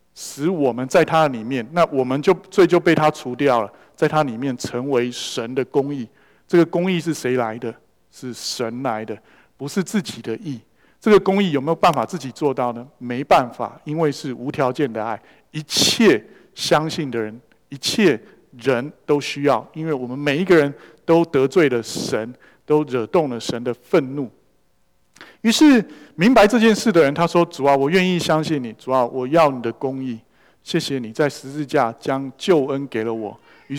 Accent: Taiwan; 我也是从台湾来的

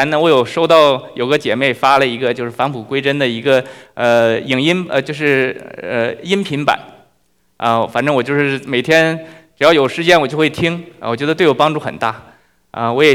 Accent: China; 在对于我们这个在中国长大的人，实际上我们基本上还是受现代主义的影响

